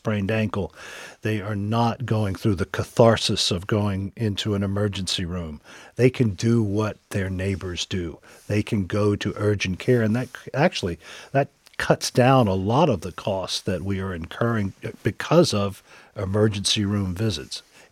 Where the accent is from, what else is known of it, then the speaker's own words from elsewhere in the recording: Fayetteville, North Carolina, United States; My hometown is Fayetteville, North Carolina.